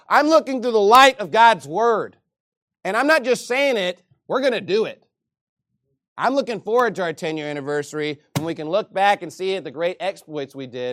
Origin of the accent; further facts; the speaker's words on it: Keller, Texas, United States; I was like, I'm from Dallas, you know. And I actually didn't even live in Dallas. I lived in Keller. I thought I lived in Dallas.